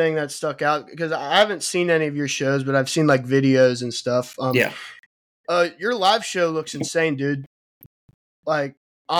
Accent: Cincinnati, Ohio, United States; also born or lived in Texas; because I'm from Cincinnati, so I lived in Texas for a little while

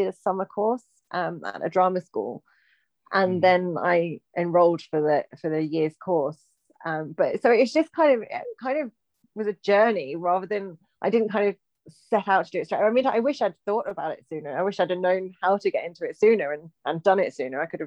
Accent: East of England, United Kingdom; I didn't grow up in London. I grew up in Norfolk, which is, out in the countryside.

